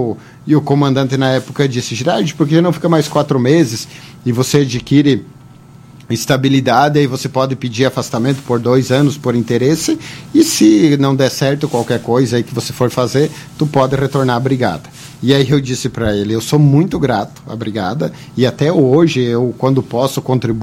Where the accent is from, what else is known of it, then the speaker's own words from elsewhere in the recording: Barracão, Rio Grande do Sul, Brazil; eu não sou de Lagoa Vermelha, eu sou natural de Barracão, e quando eu nasci, Barracão já era município, né? Então sou filho de Barracão.